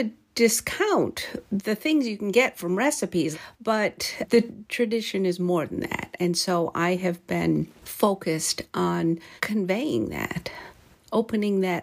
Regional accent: Detroit, Michigan, United States; born there; And then eventually they moved to the States 10 years after they were married, and I was born in Detroit.

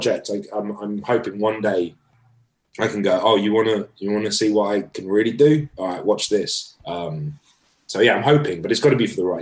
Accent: London, United Kingdom; growing up in London

